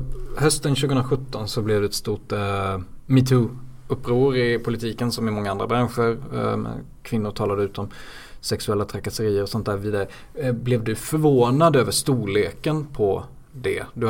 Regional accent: Tingsryd, Kronoberg County, Sweden; also born or lived in Jönköping, Sweden; Ja, några mil söder om. Nästan vid Blekingegränsen. Tingsryd.

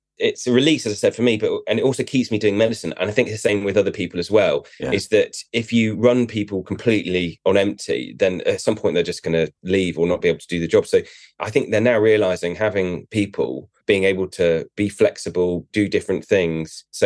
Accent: Aberdeen, Scotland, United Kingdom; moved away; because I came down from Aberdeen and I was doing comedy at the same time

